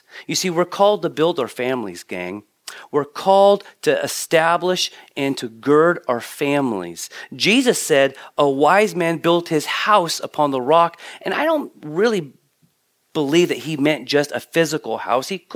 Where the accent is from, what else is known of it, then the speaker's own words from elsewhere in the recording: United States; But I love America. I'm an American. I love America.